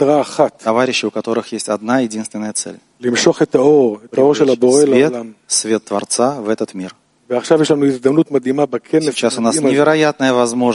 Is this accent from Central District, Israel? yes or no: yes; Petah Tikva, Central District, Israel; я из Израиля, из Петахтиквы.